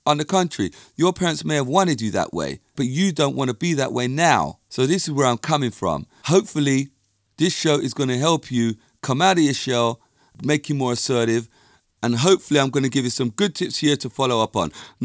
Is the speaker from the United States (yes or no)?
no; England, United Kingdom; now in -; Although I wasn't born in Jamaica, I can go to Jamaica and they don't know that I'm an English person, because I can just drop into that accent naturally.